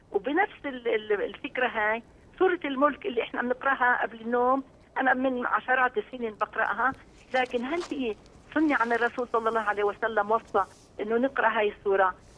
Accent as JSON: {"language": "Arabic", "country": "Jordan", "said": "يعني إحنا عندنا في الأردن في 2:45 بين أذان الظهر وأذان العصر"}